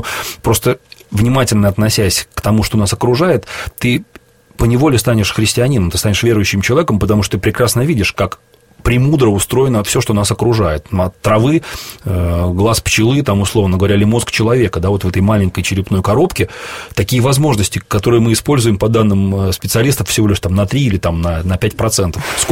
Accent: Russia; born there; Хотя я сам родился в России, я русский по национальности

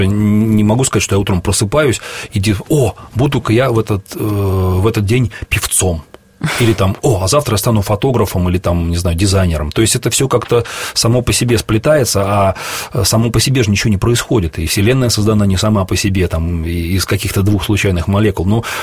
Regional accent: Russia; born there; Хотя я сам родился в России, я русский по национальности

